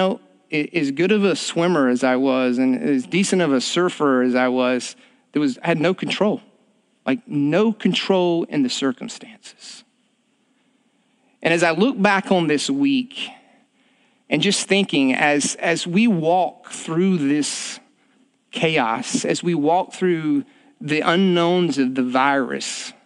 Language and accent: English; South Carolina, United States; And I said, well, I'm from South Carolina.